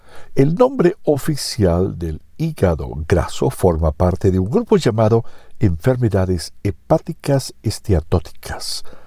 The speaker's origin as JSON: {"language": "Spanish", "town": "Salinas", "region": "California", "country": "United States", "tie": "born or raised there", "said": "decidí regresar a mi pueblo natal para servir a la comunidad de Salinas, California."}